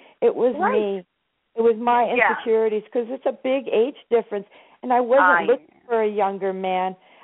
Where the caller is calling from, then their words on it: New Jersey, United States; New Jersey.